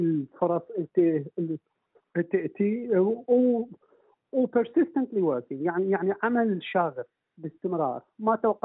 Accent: Pakistan; أنا نشأت في مجتمع غير مجتمع عربي، غير مجتمع أهلي، لأنه أنا يعني نشأت في باكستان اللي تختلف عنا جذريا في طريقة اللغة وفي طريقة التعليم وكثير من الأمور.

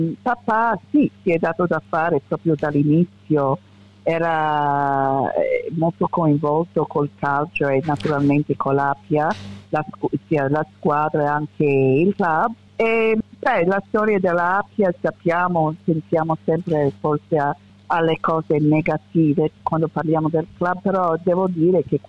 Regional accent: Australia; Ma io sono nata in Australia, sono cresciuta in Australia, ho fatto la scuola, l'università, tutto in Australia.

